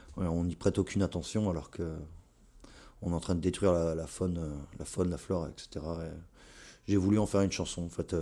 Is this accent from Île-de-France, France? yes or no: no; Haubourdin, Hauts-de-France, France; j'ai grandi, ma petite enfance, j'ai grandi à Aubourdin, où c'était une cité HLM